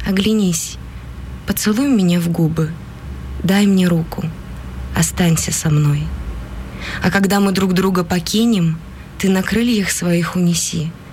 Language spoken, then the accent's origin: Russian; Norilsk, Krasnoyarsk Krai, Russia; Да, я из Норильска.